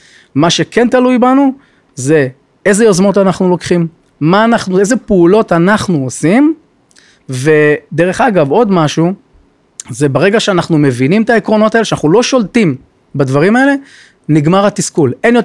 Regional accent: Jerusalem, Jerusalem District, Israel; also born or lived in Eilat / San Francisco; אז אני ילד ירושלמי, גדלתי בירושלים. אני נער אלתי, גדלתי באלת כנער, שזו הייתה חוויה מדהימה. וכבוגר, אני מהסיליקון ואלי, סן פרנסיסקו

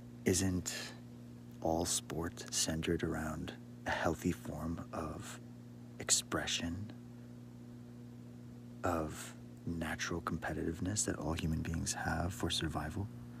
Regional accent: Canada; I grew up in Canada

